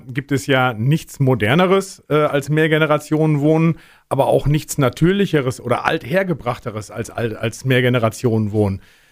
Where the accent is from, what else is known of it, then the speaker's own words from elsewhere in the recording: Beckum, North Rhine-Westphalia, Germany; ich komme aus Beckum